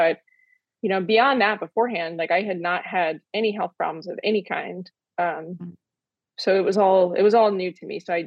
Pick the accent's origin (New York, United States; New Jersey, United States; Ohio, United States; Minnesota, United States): Ohio, United States; Columbus; I'm from Columbus, Ohio. So was near Ohio State's campus in a duplex living